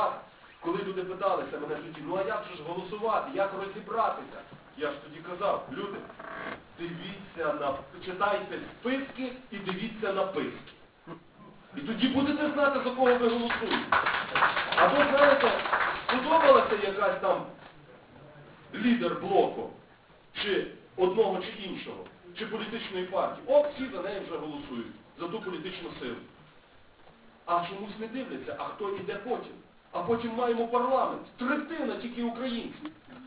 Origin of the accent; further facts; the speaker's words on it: Galicia, Ukraine; Так, ми, галичани, того не пережили.